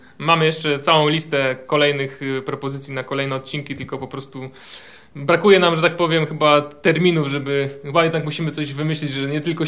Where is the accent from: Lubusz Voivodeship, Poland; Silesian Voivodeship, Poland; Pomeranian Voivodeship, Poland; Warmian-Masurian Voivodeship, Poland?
Lubusz Voivodeship, Poland; Zielona Góra; Znaczy nie każdy chyba wierzy, że my jesteśmy z Zielonej Góry, tak?